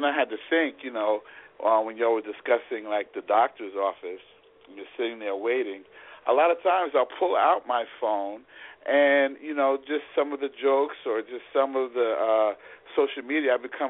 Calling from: North Carolina, United States; I'm calling from North Carolina.

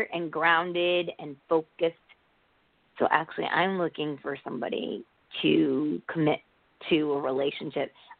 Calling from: Connecticut, United States; Connecticut.

